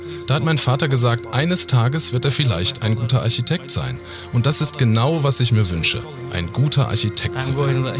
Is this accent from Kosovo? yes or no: yes; Kosovo; ich komme aus dem Kosovo.